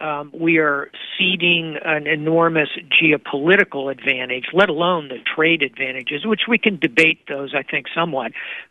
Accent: Atlantic Beach, Florida, United States; please know that Atlantic Beach, Florida is my hometown.

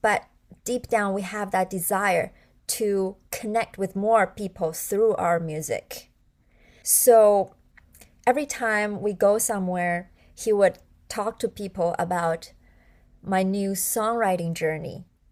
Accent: China; English is a second language; I grew up in China, so I don't know a lot about the US music, the whole Western music industry.

